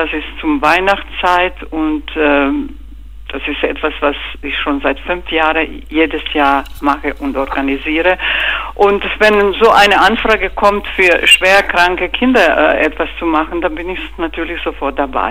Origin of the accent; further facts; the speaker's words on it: Croatia; German is a second language; weil Kroatien ist ein Teil Europa und jetzt sind wir auch amtlich in EU.